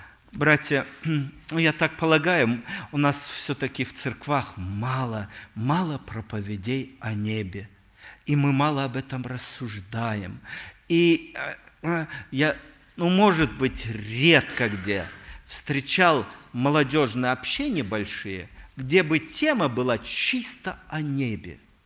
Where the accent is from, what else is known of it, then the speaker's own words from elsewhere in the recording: Omsk Oblast, Russia; я вырос в Сибири, в Омской области